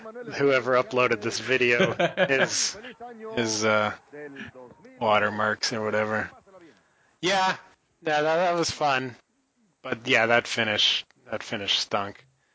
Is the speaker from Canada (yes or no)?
yes; Canada; So Canada counts, even though I am Canadian.